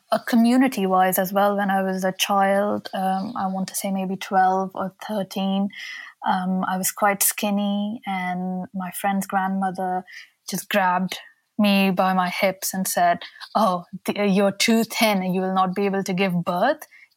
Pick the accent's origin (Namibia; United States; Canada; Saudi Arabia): Saudi Arabia; So I grew up in Saudi Arabia